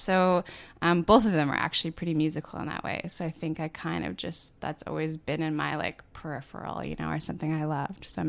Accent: Vancouver, British Columbia, Canada; So I'm from Vancouver, British Columbia, beautiful British Columbia.

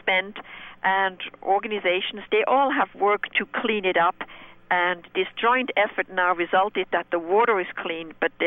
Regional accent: Switzerland; So this is a big movement in Europe, and that's where I'm from. I'm from Switzerland. I used to swim in rivers all the time.

